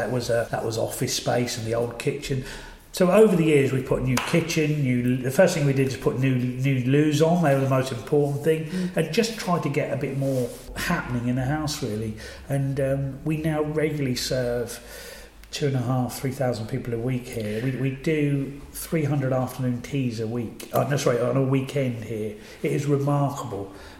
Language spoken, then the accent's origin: English; Christchurch, East of England, United Kingdom; also born or lived in Welney; It's very odd because I was born and brought up in the Fens, Christchurch, a little village, Christchurch, and Wellney, down a market, all around there.